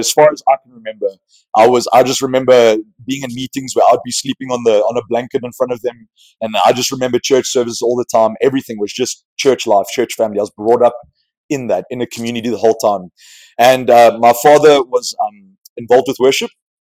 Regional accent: Cape Town, Western Cape, South Africa; I'm from South Africa, so I live in Cape Town

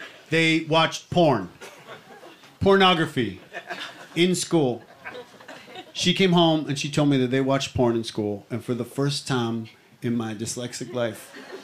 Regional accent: Canada; I am from Canada

